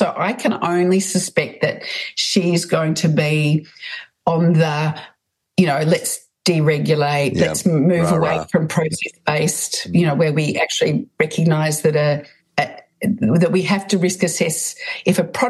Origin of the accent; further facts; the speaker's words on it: Australia; Sorry, I'm an Australian, everybody.